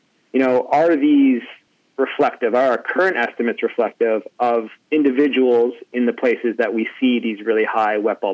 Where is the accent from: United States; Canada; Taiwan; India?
Canada; So, you know, I'm Canadian, and the thing with heat in Canada is it doesn't get quite so hot.